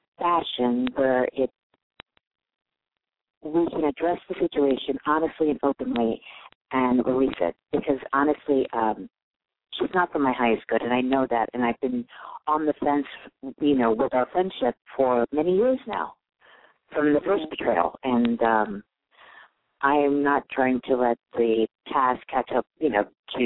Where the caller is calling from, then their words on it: New York City, New York, United States; Oh, I'm calling from New York.